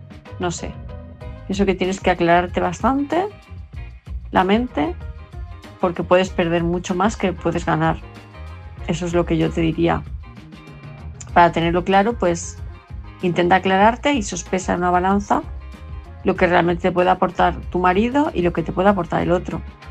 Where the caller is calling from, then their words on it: Palma de Mallorca, Balearic Islands, Spain; de Palma de Mallorca